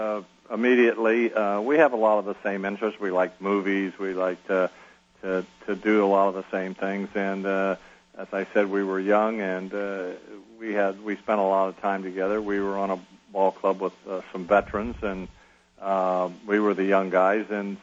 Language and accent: English; California, United States; With me being I'm from California, and we didn't have Major League Baseball when I grew up in California